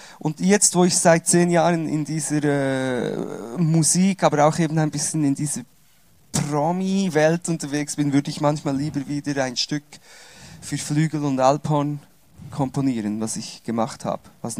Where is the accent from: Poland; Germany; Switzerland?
Switzerland; dann sind wir auf Umwegen zurück in die Schweiz gekommen. Also ich bin Schweizer, ausgewandert und wieder zurückgewandert. Kaum habe ich Portugiesisch gelernt, musste ich wieder zurückkommen in die Schweiz und konnte dann nicht mehr so gut Schweizer und Hochdeutsch.